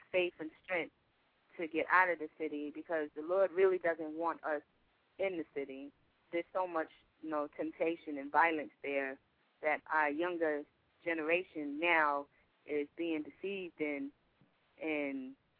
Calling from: Alaska, United States; Hi, how you doing? I'm calling from Alaska.

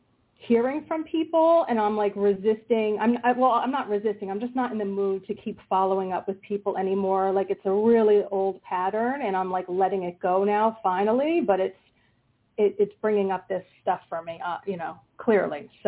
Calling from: Pennsylvania, United States; Hey, Tony … from Pennsylvania.

